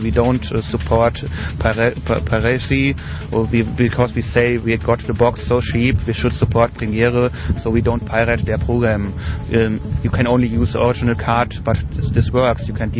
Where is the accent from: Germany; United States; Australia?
Germany; English is a second language; from Germany.